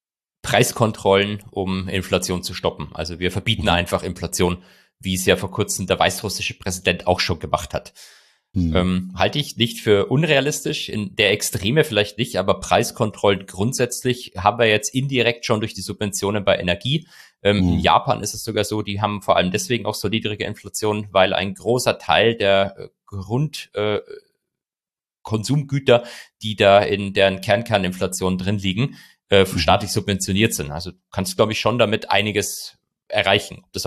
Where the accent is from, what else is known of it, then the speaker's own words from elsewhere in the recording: Bavaria, Germany; Ich bin ja Bayer, auch wenn ich nicht mehr in Bayern wohne.